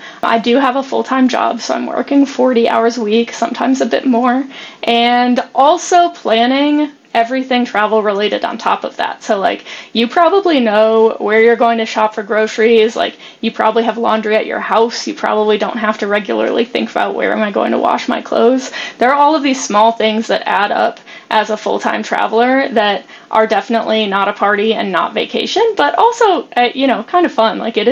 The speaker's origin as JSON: {"language": "English", "region": "Michigan", "country": "United States", "lives_now": "Amman, Jordan", "said": "I'm from Michigan originally, but I'm currently in Amman, Jordan."}